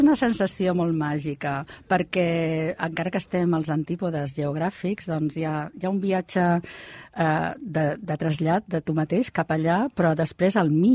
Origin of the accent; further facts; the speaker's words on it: Catalonia, Spain; i jo com a catalana això ja no ho podria dir més alt